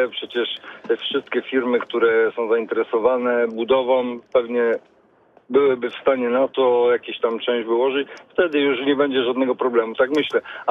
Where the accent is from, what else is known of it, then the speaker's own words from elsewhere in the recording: Ostrów Wielkopolski, Greater Poland Voivodeship, Poland; bo ja jestem z Ostrowa Wielkopolskiego